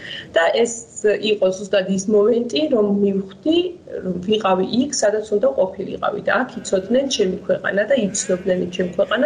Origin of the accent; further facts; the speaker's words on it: Kakheti, Georgia; იქიდან გამომდინარე, რომ ვარ კახეთიდან, დავიბადე და გავიზარდე კახეთში.